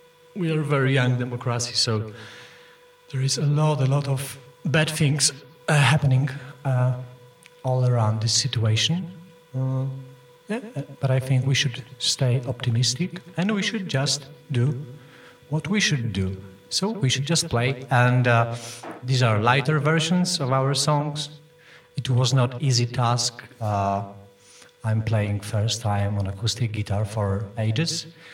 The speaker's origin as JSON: {"language": "English", "town": "Gdańsk", "region": "Pomeranian Voivodeship", "country": "Poland", "said": "from Gdańsk, Poland."}